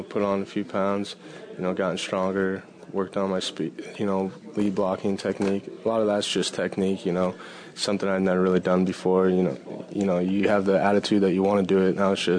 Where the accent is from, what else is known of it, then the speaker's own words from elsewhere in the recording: Kearney, Nebraska, United States; I was unhappy being from Kearney, living in Kearney, going to school in Kearney.